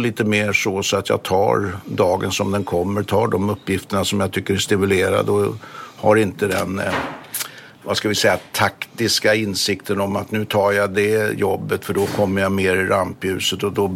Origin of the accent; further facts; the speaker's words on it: Stockholm, Stockholm County, Sweden; på Söder i Stockholm där jag växte upp.